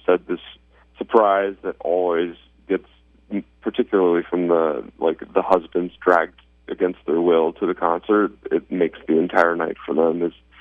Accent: Wichita, Kansas, United States; I'm actually from Wichita, Kansas, so not too far away, and grew up singing and acting and doing plays in Wichita

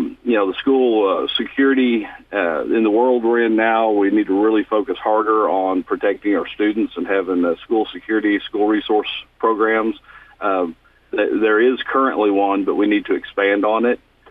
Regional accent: Barnsdall, Oklahoma, United States; I'm a sixth-generation Osage County resident, born and raised in the Barnesdale area, where I live now, and I plan on being here my whole life.

